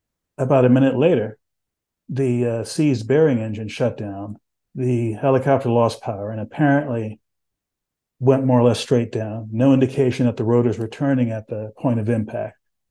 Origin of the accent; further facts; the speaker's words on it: San Antonio, Texas, United States; When I was growing up in Texas, I grew up in San Antonio, and Fort Sam Houston was about 2 or 3 miles from where I live.